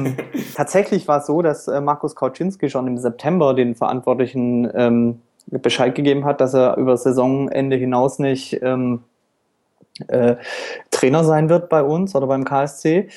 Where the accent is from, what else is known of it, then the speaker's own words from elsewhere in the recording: Baden-Württemberg, Germany; also born or lived in Franconia, Germany / Palatinate, Germany; Also mein Vater kommt aus Karlsruhe, ich bin aber in Franken geboren, war im Kindergarten in der Pfalz und dann in Nordwürttemberg in der Nähe von Heilbronn bin ich dann zur Schule gegangen und eigentlich aufgewachsen.